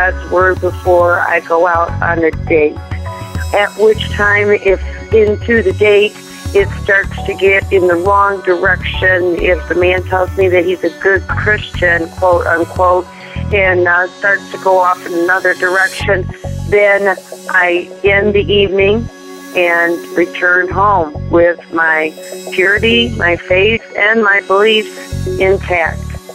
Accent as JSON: {"language": "English", "region": "Michigan", "country": "United States", "said": "I'm from Michigan."}